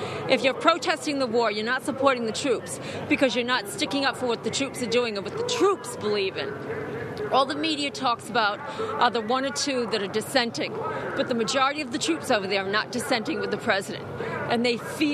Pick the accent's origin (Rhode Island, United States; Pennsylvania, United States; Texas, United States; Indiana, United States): Rhode Island, United States; Rhode Island.